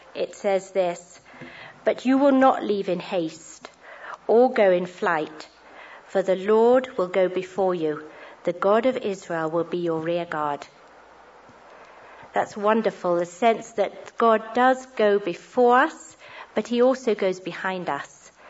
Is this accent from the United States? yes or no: no; Uganda; born there; I felt very proud growing up and knowing that I was born in Uganda, sort of perhaps a status symbol.